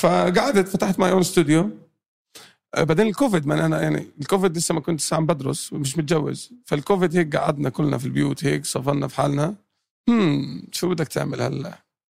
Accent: Jordan; moved away; خصوصا إن أنا أردني فلسطيني. برضو في عندك هذا الإشي اللي بده يتشدشد. بس طلعت من الأردن

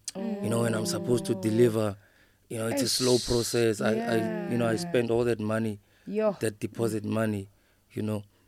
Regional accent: Bela-Bela, Limpopo, South Africa; now in Johannesburg, South Africa; Yeah, so I was born and raised in Limpopo.

